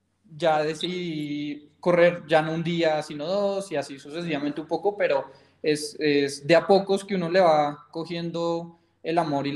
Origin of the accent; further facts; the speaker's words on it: Bogotá, Colombia; yo tengo 28 años, yo soy bogotano, soy administrador de empresas